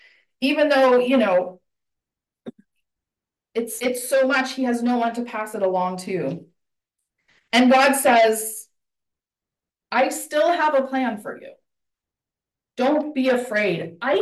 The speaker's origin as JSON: {"language": "English", "region": "Saskatchewan", "country": "Canada", "tie": "born or raised there", "said": "And I grew up in Saskatchewan where the license plate is literally Land of Living Skies."}